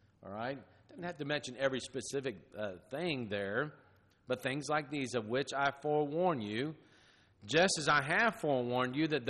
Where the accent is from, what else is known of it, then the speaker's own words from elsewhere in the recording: Florida, United States; I think about growing up in Florida, we saw that all the time with the salt from the ocean, the Atlantic Ocean.